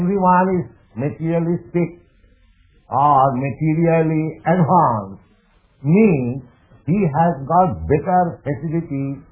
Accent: India; You are thinking more intimate relationship with him, and because I am Indian, he may not think more and in such intimacy, because the body is the connection.

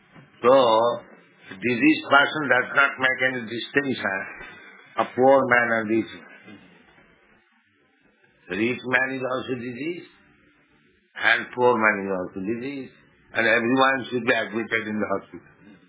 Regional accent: India; now in United States; I came from India alone. Now I have got so many followers.

